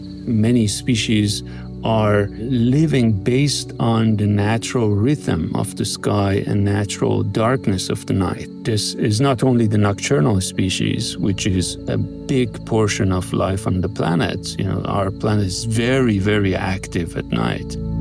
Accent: Boston, Massachusetts, United States; born or raised there

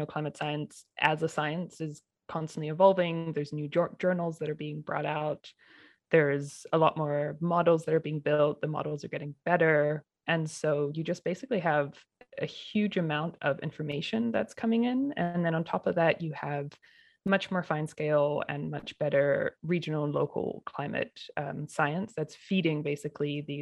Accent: Pacific Northwest, United States; but my family is from Washington and BC. So kind of at heart, I'm from the Pacific Northwest.

